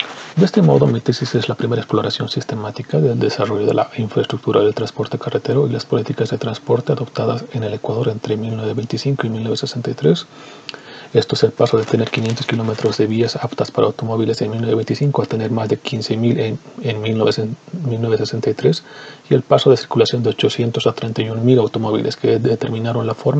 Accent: Bolivia; soy boliviano

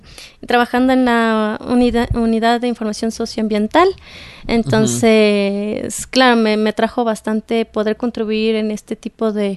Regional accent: Ecuador; es un logro para nosotros como ecuatorianos en realidad

